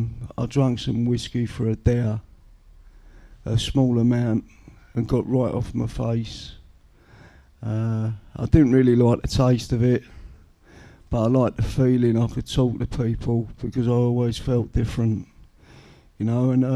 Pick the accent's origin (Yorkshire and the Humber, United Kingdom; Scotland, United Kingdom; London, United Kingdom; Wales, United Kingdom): London, United Kingdom; Bermondsey; I come from South East London in Bermondsey. I come from a large dysfunctional family.